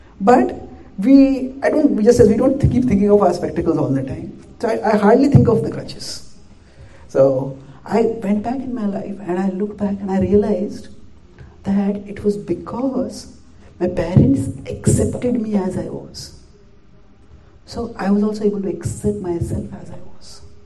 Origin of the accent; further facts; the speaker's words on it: India; born there; And I was born in India.